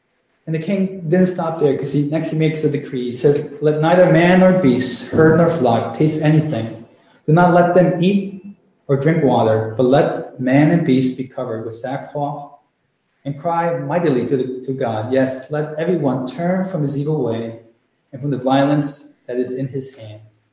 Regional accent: Chile; English is a second language; Some years ago, I was in Chile, my home country.

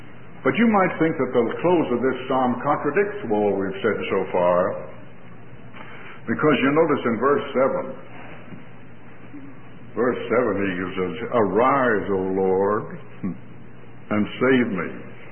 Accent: San Pedro Sula, Cortés, Honduras; I visited my hometown in San Pedro Sula

